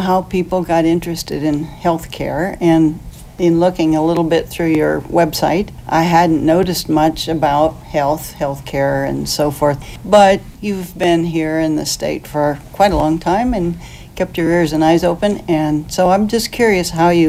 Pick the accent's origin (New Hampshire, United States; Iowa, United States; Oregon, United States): Oregon, United States; I'm from the Willamette Valley